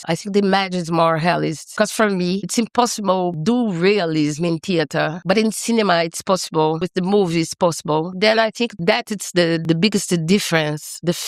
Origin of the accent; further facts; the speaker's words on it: Belo Horizonte, Minas Gerais, Brazil; English is a second language; I'm from Belo Horizonte. Belo Horizonte, it's a city near São Paulo, near Rio de Janeiro